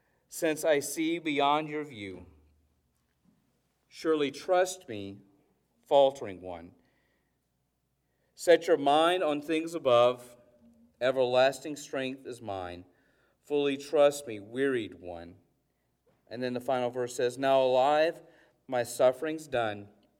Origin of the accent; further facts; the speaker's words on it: South Carolina, United States; Growing up in South Carolina, they had this store specifically around the Pelzer area called Sky City.